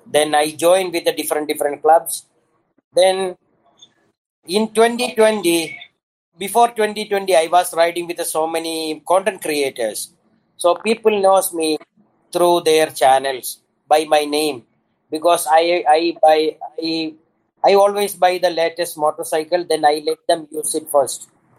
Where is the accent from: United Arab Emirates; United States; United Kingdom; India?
United Arab Emirates; Dubai; English is a second language; moved away as an adult; now in Philippines; So I am from Dubai. I came here 20 years ago